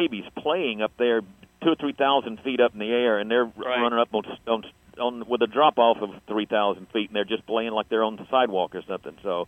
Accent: Marianna, Florida, United States; now in Ocala, United States; I'm from Florida originally, from Mariana, which is in northwest Florida.

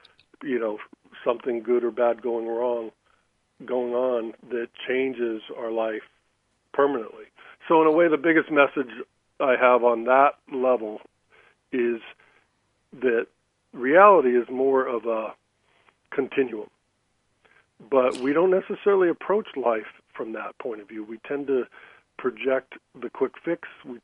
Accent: California, United States; also born or lived in San Francisco; And you know, I grew up in California, and then I was in San Francisco when I started my career in 1979.

